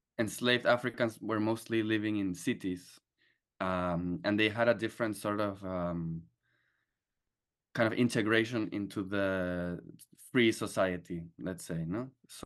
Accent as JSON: {"language": "English", "region": "Lima", "country": "Peru", "said": "So I'm from Peru. I'm from Lima, and the first instrument I started playing when I was a kid was the cajón."}